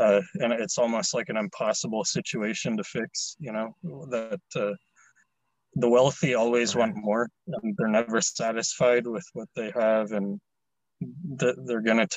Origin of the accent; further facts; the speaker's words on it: United States; born there; because I'm a Filipino American. You know, I was born here, but like 99% of my family is in the Philippines.